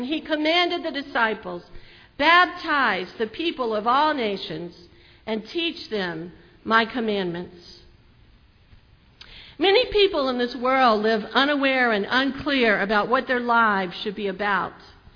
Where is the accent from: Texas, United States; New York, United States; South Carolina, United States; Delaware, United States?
South Carolina, United States; I come from a football family. But I became a Clemson fan, and I'm from South Carolina originally.